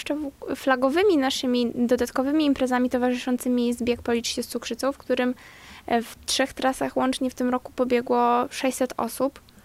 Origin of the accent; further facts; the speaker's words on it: Siemiatycze, Podlaskie Voivodeship, Poland; bo jestem z Siemiatyczy, to jest bardzo małe miasto